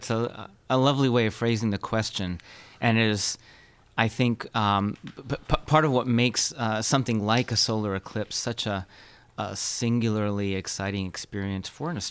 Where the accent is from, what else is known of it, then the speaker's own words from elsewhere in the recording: Los Angeles, California, United States; I grew up in Los Angeles. There were no stars to see.